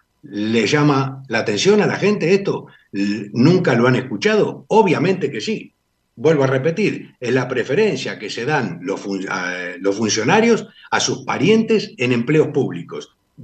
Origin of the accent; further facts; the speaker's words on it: Argentina; yo, como ciudadano argentino, me termino también irritando